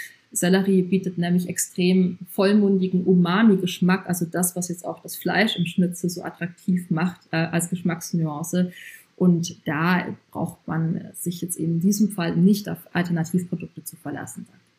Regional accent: Bavaria, Germany; ich bin aus Bayern

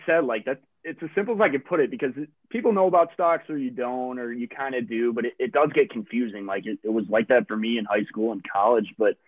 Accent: Chicago, Illinois, United States; Like I'm from Chicago, I'm a Bulls fan, so the Bulls started out pretty low.

